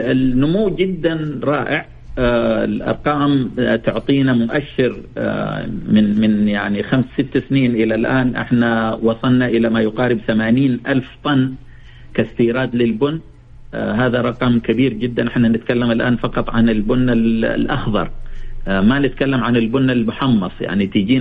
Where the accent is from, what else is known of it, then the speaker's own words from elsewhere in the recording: Jeddah, Makkah Province, Saudi Arabia; نعم عندنا في جدة